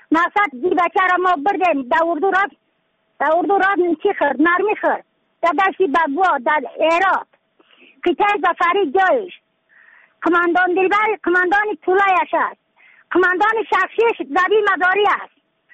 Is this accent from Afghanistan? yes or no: yes; Yaftal-e Payin, Badakhshan, Afghanistan; از بدخشان هستم، مرکز بدخشان، ولسوالی یفتل پایان، قیره وینگ،